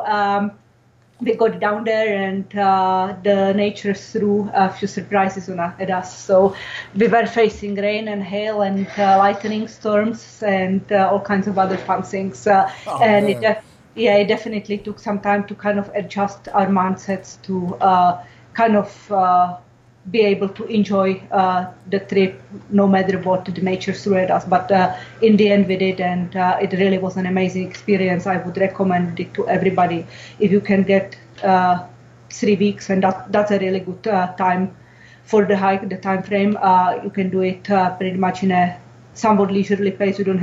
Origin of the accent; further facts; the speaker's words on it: Czechia; Ever since I was a kid, I come from Czech Republic.